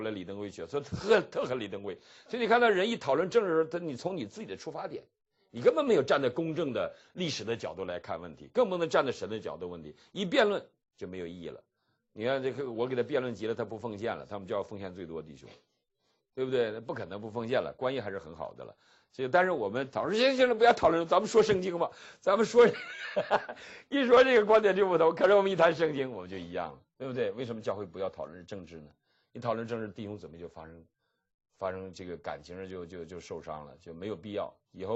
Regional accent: Heilongjiang, China; 那我黑龙江人，我想黑龙江独立的

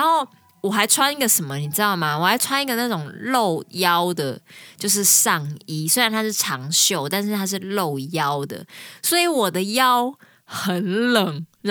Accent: Taiwan; 真的是他们听到我们从台湾来就是tomodachi你知道吗

